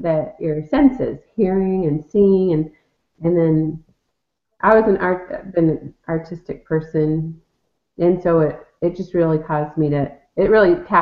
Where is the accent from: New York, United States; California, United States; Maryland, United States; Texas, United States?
California, United States; Long Beach; From my life, I grew up in Long Beach in Southern California. And so, you know, I know this area